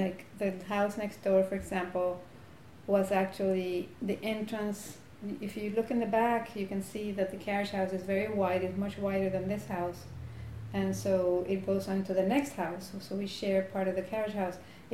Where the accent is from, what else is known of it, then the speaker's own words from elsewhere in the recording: Caracas, Capital District, Venezuela; now in Hudson, United States; I was born in Caracas, Venezuela. I went to New York City, went to Berkeley in 1973. New York City stayed in 1974. And I've been living in New York State since then.